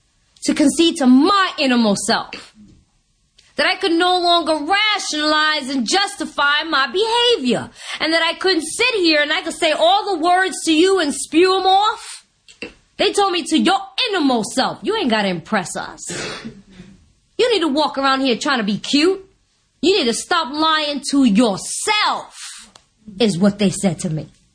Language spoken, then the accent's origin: English; New York, United States; First of all, I'm a New Yorker. We're pretty straightforward people.